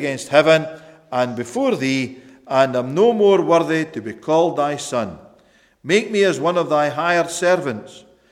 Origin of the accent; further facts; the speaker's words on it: Scotland, United Kingdom; knowing being a Scotsman, I'm quite happy to see £5 notes